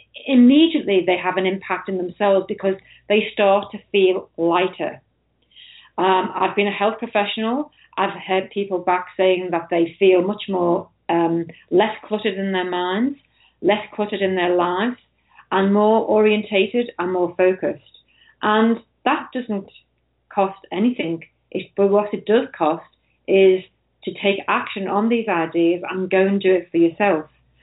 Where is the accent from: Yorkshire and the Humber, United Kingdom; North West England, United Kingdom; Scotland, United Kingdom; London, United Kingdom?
North West England, United Kingdom; Liverpool; I'm actually from Liverpool in the UK.